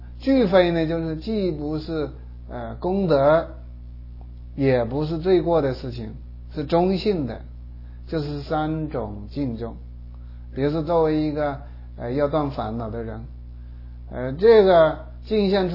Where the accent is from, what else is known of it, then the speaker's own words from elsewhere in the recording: China; 比如说我们是中国人，大家都是讲汉语的